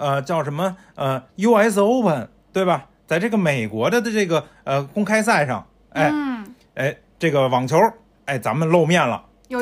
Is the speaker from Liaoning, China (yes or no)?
no; Beijing, China; 我是老北京人